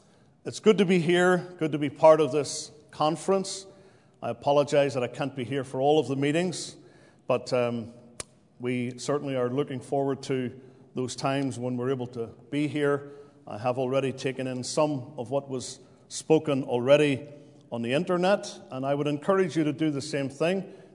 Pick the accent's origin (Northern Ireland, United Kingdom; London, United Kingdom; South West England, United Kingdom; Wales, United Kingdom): Northern Ireland, United Kingdom; now in Pennsylvania, United States; I've lived in Pennsylvania for 18 years, but I'm finding it really difficult to lose that accent that I was born with. So if you don't recognize it, I'm from the other side of the pond in the United Kingdom, a little country known as Northern Ireland